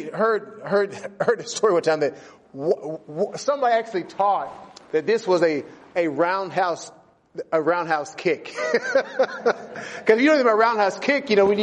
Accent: United States; now in Canada; I'm originally from the United States.

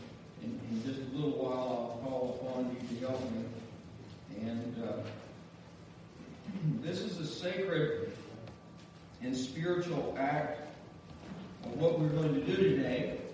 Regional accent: Kentucky, United States; that's how I talk, so I'm from Kentucky, so don't give up on me, okay?

